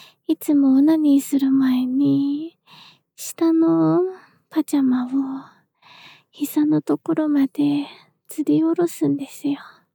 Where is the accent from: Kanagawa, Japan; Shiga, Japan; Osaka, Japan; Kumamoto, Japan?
Kanagawa, Japan; 出身地は神奈川です。年齢は24歳で、